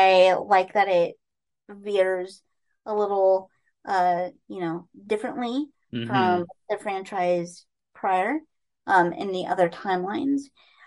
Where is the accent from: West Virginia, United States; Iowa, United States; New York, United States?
Iowa, United States; but I grew up in Iowa, right next door. So it always, I always call myself a child of the corn.